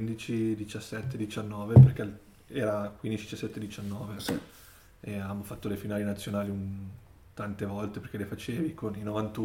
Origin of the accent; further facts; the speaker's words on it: Domodossola, Piedmont, Italy; io vengo da Domodossola, un paesino di montagna